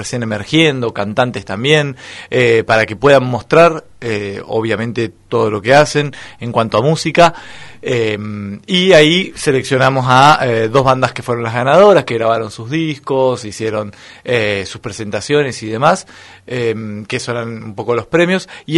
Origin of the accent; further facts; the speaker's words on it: Pinamar, Buenos Aires Province, Argentina; che, yo soy de Pinamar